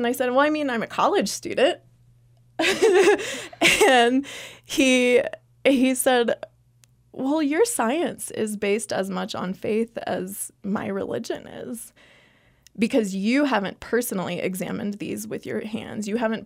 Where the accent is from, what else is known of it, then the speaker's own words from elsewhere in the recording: Texas, United States; I mean, I'm from Texas, and so I've met some creationists